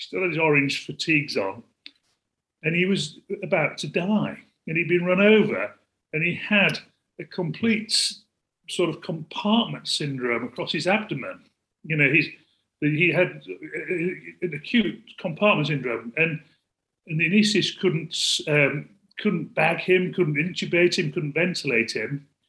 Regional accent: York, Yorkshire and the Humber, United Kingdom; I was born to up in York. My father was a policeman. My mother was a teacher. We were a Catholic family, so we had lots of children.

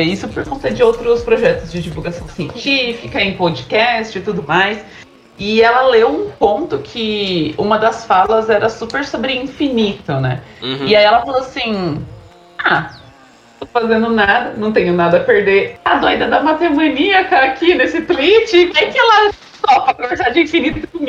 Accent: São Paulo, Brazil; Eu sou de São Paulo.

